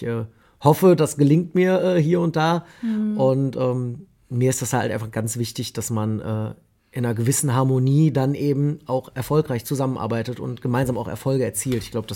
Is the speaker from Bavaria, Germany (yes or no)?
no; Königsdorf, North Rhine-Westphalia, Germany; Ich bin in Königsdorf groß geworden. Das ist quasi direkt vor den Toren Kölns. Ich glaube, es sind 100 Meter, 200 Meter bis zur Stadtgrenze, zur offiziellen, also im Kölner Westen.